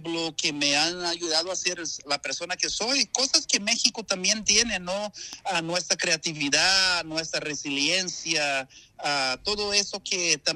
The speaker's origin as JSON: {"language": "Spanish", "region": "Bahia", "country": "Brazil", "tie": "born or raised there", "said": "es porque nací y crecí en Brasil."}